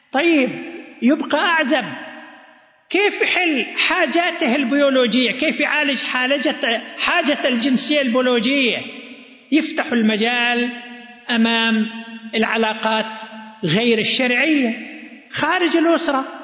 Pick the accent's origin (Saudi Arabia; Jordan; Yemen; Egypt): Saudi Arabia; عندنا في المملكة العربية السعودية